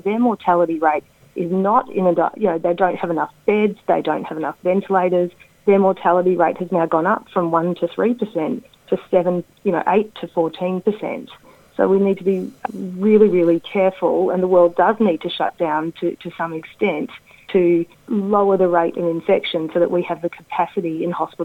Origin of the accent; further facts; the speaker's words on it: Western Australia, Australia; I'm from Western Australia. I'm presently working in Western Australia.